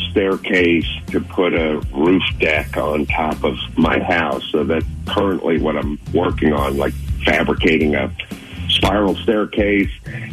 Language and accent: English; Los Angeles, California, United States; born there; Yeah, my dad's from South Philly, and I was born in Los Angeles, but I have a lot of family.